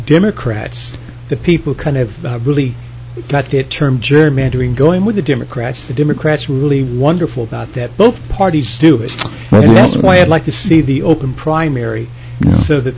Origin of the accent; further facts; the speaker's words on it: New York, United States; Now, when I went to Rutgers, I came from New York and I went to Rutgers because I lived in New Jersey full-time during that time.